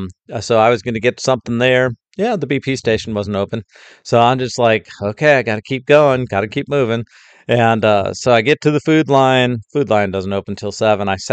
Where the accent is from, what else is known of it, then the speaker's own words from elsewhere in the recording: United States; because I'm an American veteran who tried to get plugged into the VA system